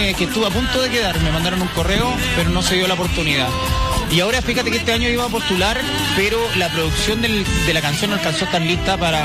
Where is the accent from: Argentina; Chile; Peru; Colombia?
Chile; Antofagasta; uno dice Antofagasta, es gigante, pero igual es como pueblo chico, como que todos ya te conocen, pues mi tierra.